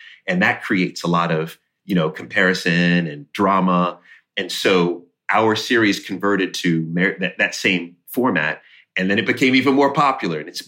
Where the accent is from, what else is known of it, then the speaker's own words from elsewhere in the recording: Jamaica; I always say I'm Jamaican and I have 10 jobs.